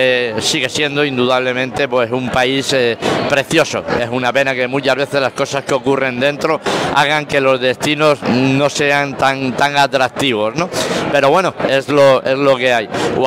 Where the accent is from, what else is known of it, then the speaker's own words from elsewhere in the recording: Fuerteventura, Canary Islands, Spain; Siempre hemos comentado que somos africanos. La isla de Fuerteventura es la isla más africana del archipiélago canario por la distancia que nos separa del continente